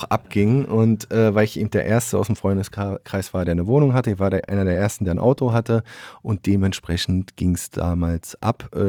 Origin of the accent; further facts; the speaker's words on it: Berlin, Germany; bin ich eigentlich genauso ein Kind der Platte wie vielleicht viele andere hier in Rostock auch. Bin in Hohenschönhausen